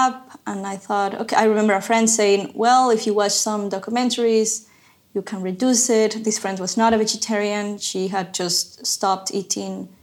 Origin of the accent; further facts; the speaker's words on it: Ecuador; English is a second language; I mean, I'm from Ecuador, so there's a lot of fish in Ecuador too.